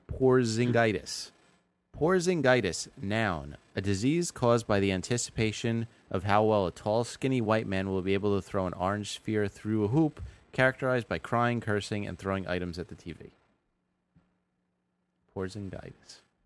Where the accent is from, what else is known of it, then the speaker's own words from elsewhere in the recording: Port Jefferson, New York, United States; I grew up in Port Jefferson.